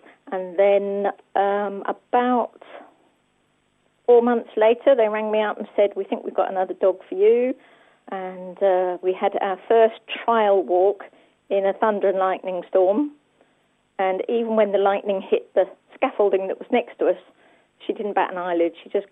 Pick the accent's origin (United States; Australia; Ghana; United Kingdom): United Kingdom; London; from London, and I have a black Labrador Retriever guide dog called Skye.